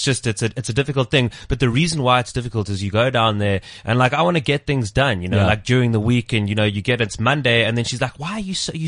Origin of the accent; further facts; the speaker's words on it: Cape Town, Western Cape, South Africa; I'm born and bred in Cape Town, and I studied acting at UCT.